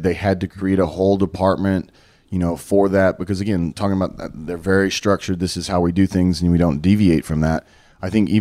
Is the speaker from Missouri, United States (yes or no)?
no; Dallas, Texas, United States; You know, it benefited me because it was basically my hometown. That's your hometown, yeah. 20 minutes from my house. My family were 4 rows back. All these people, you know, my career more or less started in the Dallas area.